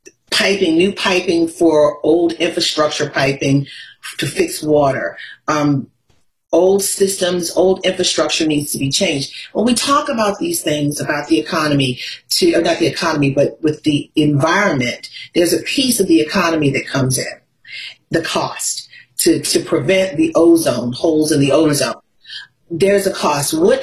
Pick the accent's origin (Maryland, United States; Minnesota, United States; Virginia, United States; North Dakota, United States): Maryland, United States; Baltimore; I'm from Baltimore. I have asthma.